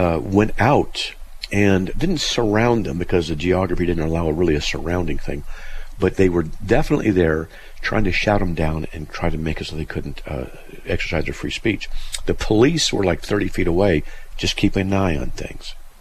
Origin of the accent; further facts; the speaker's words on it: United States; I'm from the United States, and you can tell by my accent.